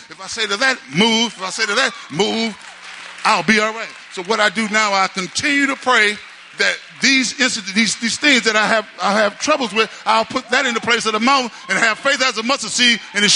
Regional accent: Milwaukee, Wisconsin, United States; I'm from Milwaukee.

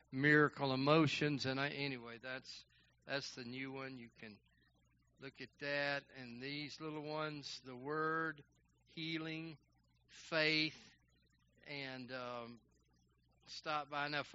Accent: Texas, United States; we grew up together in East Texas

